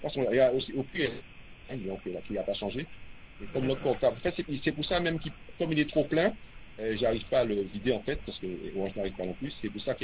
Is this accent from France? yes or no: yes; Fort-de-France, Martinique, France; born there; je suis né le 010434 à Fort-de-France.